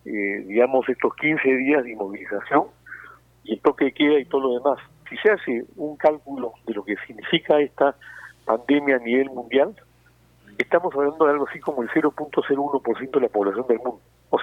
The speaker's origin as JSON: {"language": "Spanish", "country": "Peru", "said": "vamos a ver qué tal la vamos a pasar todos unidos como buenos peruanos"}